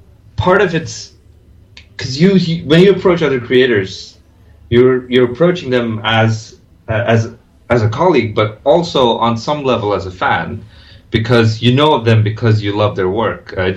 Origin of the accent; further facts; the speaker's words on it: India; And because I grew up in India